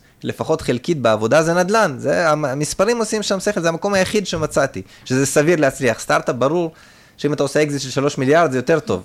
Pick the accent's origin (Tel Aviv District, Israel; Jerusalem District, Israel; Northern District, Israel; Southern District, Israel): Northern District, Israel; Nof HaGalil; accent: Russian; also born or lived in Soviet Union; כן, עליתי בגיל שנה לנוף הגליל מברית המועצות לשעבר, עיר שרובה הייתה עולים חדשים. בגלל זה יש לי גם מבטא רוסי, למרות שעליתי בגיל שנה